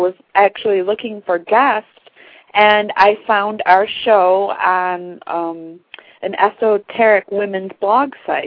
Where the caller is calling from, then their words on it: Michigan, United States; Michigan.